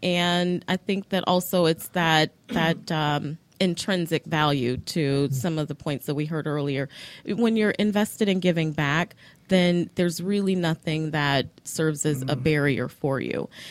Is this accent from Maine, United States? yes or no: no; St. Louis, Missouri, United States; I have still great relationships with people in St. Louis SIG, where I'm from. I'm from St. Louis.